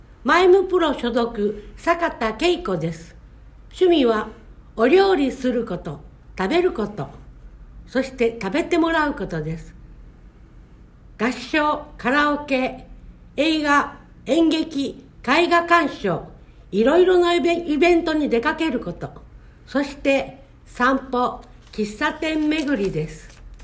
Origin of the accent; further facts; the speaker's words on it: Omuta, Fukuoka, Japan; 福岡県大牟田市三池炭鉱出身です。